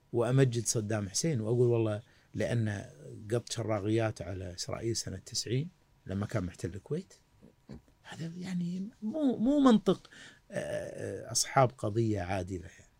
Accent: Palestine; يعني احنا انا كفلسطيني مفروض اقول

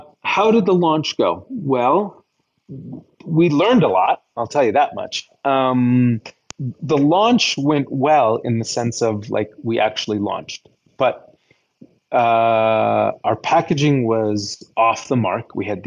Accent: New York, United States; I'm a New Yorker. Impatience is a virtue. I don't like waiting for anything

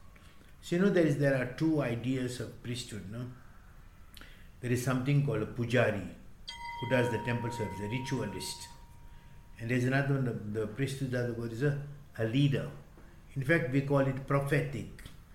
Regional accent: Goa, India; born there; I was not born in India. I was born in a Portuguese territory. I was not born in Indian. I was born in Goa, yes. But Goa did not belong to the Indian Union until 61. I was born in 48. So I had a Portuguese passport.

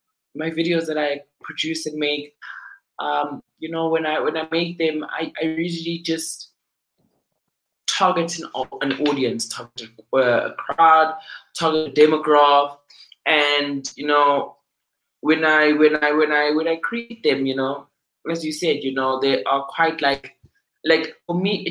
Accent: South Africa; I mean, you know, the fact that being South African is so cool but so underrated

